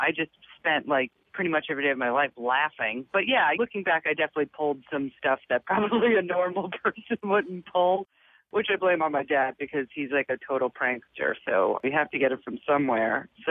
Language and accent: English; New York, United States; also born or lived in Rhode Island; now in Los Angeles, United States; I was raised in New York. Yeah, I'm a New Yorker. I spent my time from New York. And then as a family, we moved to Rhode Island. So New York and Rhode Island are home.